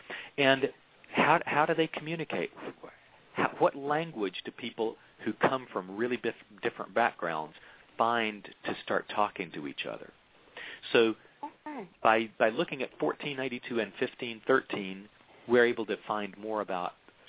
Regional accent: Florida, United States; we had to memorize Ponce de Leon, and of course I grew up in Leon County, so people said, yeah, Leon, it's named after him, and that made a big difference to me feeling local about it.

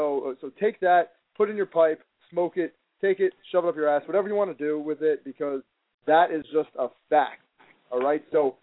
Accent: New Jersey, United States; these fans in Jersey, which you know, I'm from Jersey, obviously

